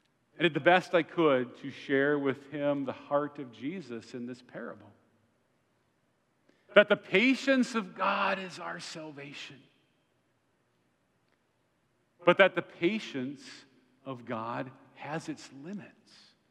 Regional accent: Wisconsin, United States; I'm from Wisconsin, a college student down here in Florida

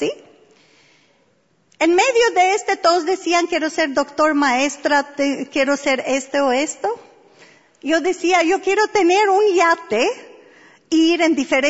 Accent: Albania; Spanish is a second language; yo crecí en Albania, era un país comunista. En el año que yo nací, se declaró totalmente ateístico.

